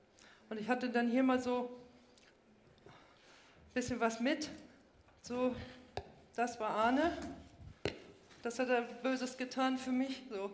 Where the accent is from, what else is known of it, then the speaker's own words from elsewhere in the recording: North Rhine-Westphalia, Germany; Also ich komme ja aus Ostwestfalen